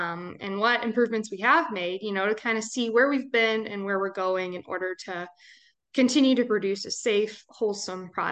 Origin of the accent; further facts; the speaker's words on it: Texas, United States; I am from Texas originally